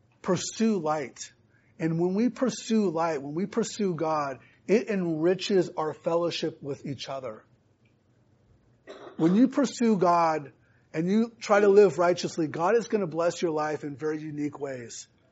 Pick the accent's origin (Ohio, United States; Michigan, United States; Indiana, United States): Indiana, United States; I grew up in Indiana. And in southern Indiana, we have caves.